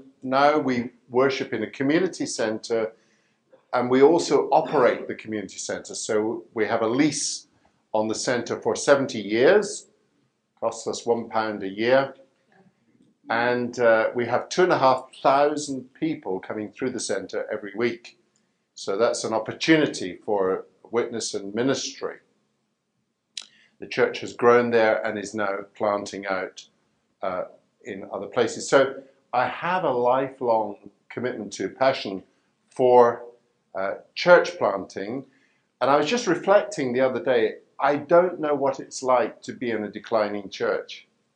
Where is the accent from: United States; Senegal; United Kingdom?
United Kingdom; Scotland; also born or lived in India; When I was still quite young, we returned to the United Kingdom, and my father was a church planter in Scotland. That's where I was brought up.